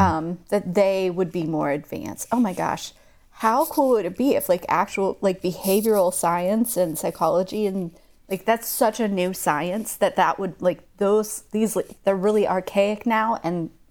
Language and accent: English; Virginia, United States; I grew up in Virginia, and I tried when I moved there to start talking Southern.